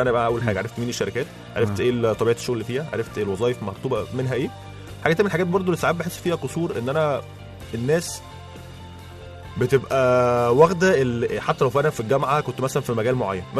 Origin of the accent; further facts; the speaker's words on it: Egypt; اللي حواليا كلنا كمصريين مش بنقرا، وانا اولهم